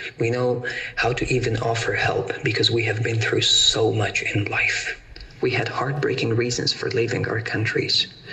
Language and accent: English; Afghanistan; I'm from Afghanistan and I'm also one of the refugees who used to live in Camp Moria.